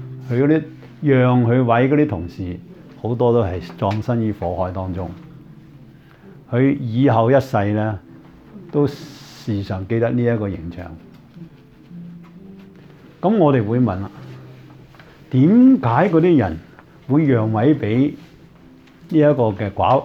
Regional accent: China; 孔夫子係最講道德倫理噶啦，我哋中國人係咪？

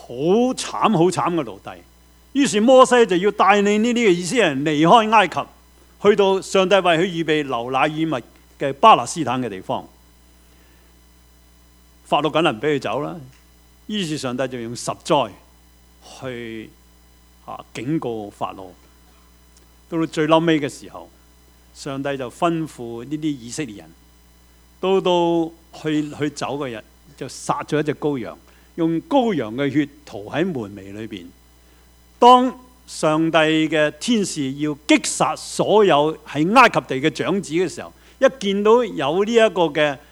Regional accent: China; 正如好像我們中國人八月十五點的中秋節呢

